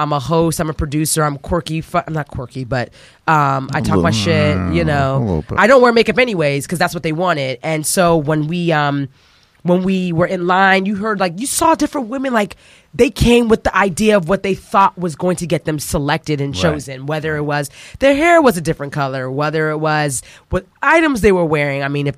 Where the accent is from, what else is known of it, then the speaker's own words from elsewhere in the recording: Trinidad & Tobago; I'm going to put down that I'm West Indian or from Trinidad and Tobago and American.